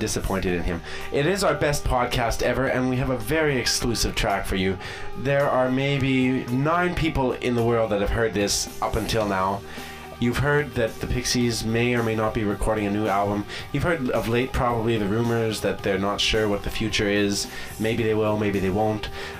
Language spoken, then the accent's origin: English; Canada; I just feel, as a Canadian, I have to ask permission for everything.